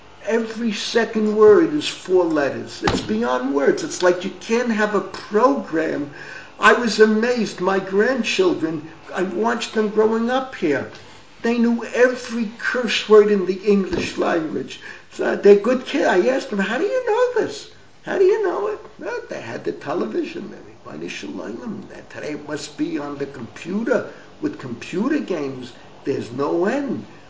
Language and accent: English; Bronx, New York, United States; I grew up in the Bronx, 700,000 plus Jews.